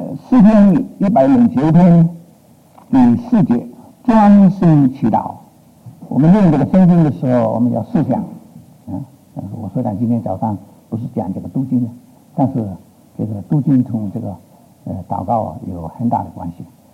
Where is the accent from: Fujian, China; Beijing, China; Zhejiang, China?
Fujian, China; Fuzhou; 我们福州人呢，去这个鱼园呢，也去过没有？